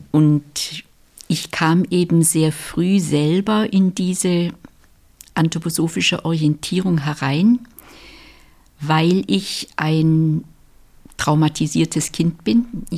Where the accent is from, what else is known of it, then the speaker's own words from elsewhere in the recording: Stuttgart, Baden-Württemberg, Germany; Und ich bin auch in der Nachkriegszeit aufgewachsen. Mein Jahrgang ist 46 und wir spielten in Ruinen. Das war das tägliche normale Umfeld, Trümmerfelder in Stuttgart.